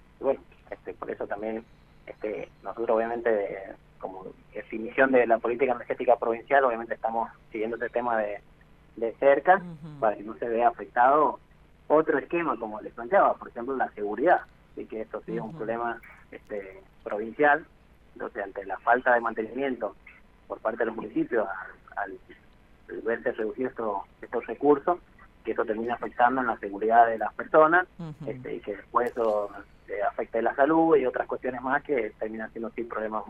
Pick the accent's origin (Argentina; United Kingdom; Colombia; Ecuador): Argentina; San Juan; somos ciudadanos sanjuaninos, de los problemas que hay en energía